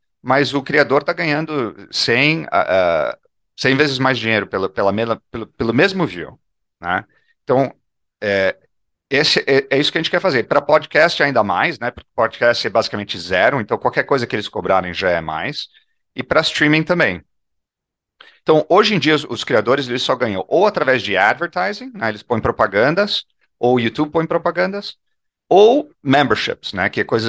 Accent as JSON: {"language": "Portuguese", "country": "Brazil", "tie": "born or raised there", "moved": "as an adult", "lives_now": "United States", "said": "eu cresci no Brasil, mas eu fui para uma escola americana. Então, eu sempre falei inglês, meu pai é americano. E vim morar aqui nos Estados Unidos faz 15 anos já."}